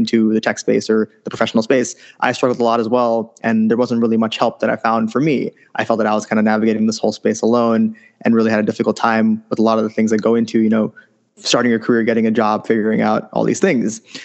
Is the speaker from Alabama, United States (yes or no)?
no; Cupertino, California, United States; now in San Francisco, United States; I am from the Bay Area, from Cupertino, went to Cupertino High School. Went to college, like I said, in Berkeley, and I'm currently living in San Francisco. So Bay Area, love it. Been here my whole life